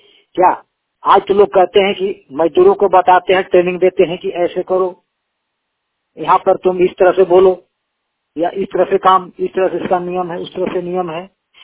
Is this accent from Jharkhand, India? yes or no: yes; Palamu, Jharkhand, India; मैं झारखंड के पलामुड़ी से हूँ।